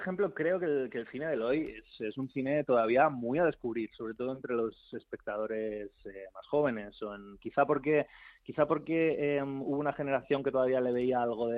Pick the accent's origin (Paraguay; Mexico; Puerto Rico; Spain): Spain; creo que es parte del desarrollo personal como cinéfilo o como ser humano, ¿no? Como español.